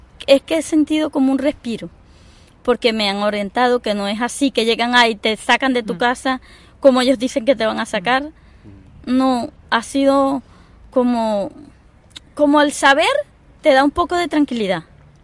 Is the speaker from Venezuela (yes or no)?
yes; Venezuela; Yo soy de Venezuela. Ajá. Tengo papeles de aquí, por mi trabajo pude sacar mis papeles.